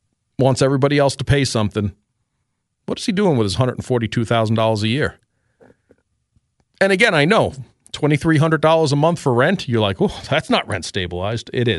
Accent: New York City, New York, United States; we grew up poor in New York City in Queens. We lived in rent-stabilized apartment, a two-bedroom for three boys and two parents.

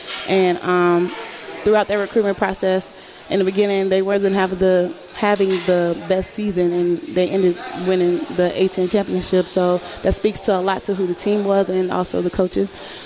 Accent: Houston, Texas, United States; I'm from Houston, like I said.

